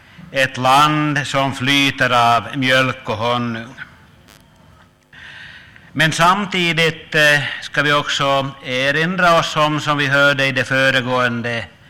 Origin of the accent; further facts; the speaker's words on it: Ostrobothnia, Finland; Jag vill också föra fram hälsningar ifrån Österbotten, ifrån den ort där jag kommer ifrån